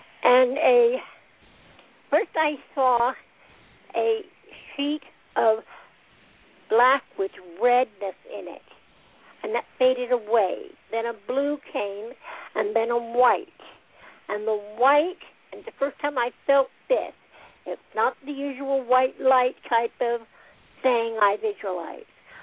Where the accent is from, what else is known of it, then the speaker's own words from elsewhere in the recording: New Mexico, United States; I'm from New Mexico.